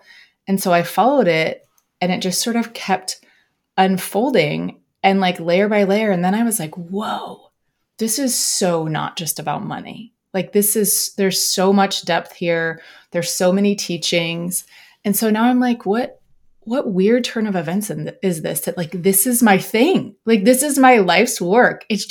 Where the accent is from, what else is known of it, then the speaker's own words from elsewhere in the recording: Northwest, United States; I grew up in the Northwest of the United States.